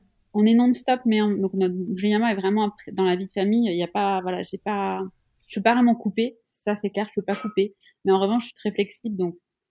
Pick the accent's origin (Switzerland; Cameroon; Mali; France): Switzerland; Je suis suisse